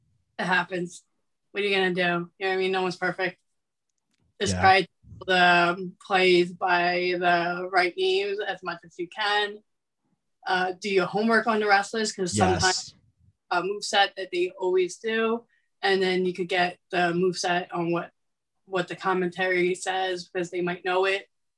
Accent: Long Island, New York, United States; A lot of people think I'm from Queens, but I'm really from Long Island.

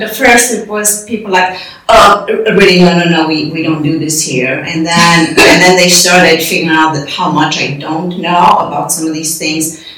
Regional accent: Romania; moved away; as a child growing up in Romania

